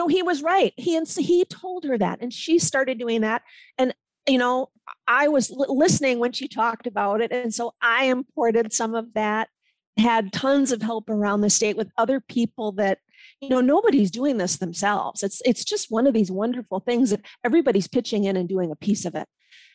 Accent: Milwaukee, Wisconsin, United States; now in Le Sueur County, United States; He is from the east side of St. Paul, Minnesota. I am from Milwaukee, Wisconsin. He bought this farm that we're on in Le Sueur County in 1988

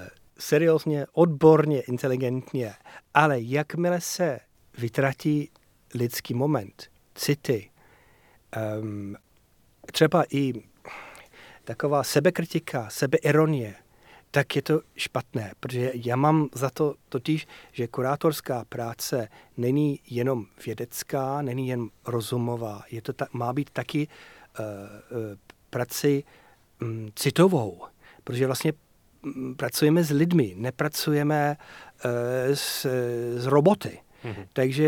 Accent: Yorkshire and the Humber, United Kingdom; Czech is a second language; Já jsem chlap z Yorkshireu, David Hockney taky je chlap z Yorkshireu

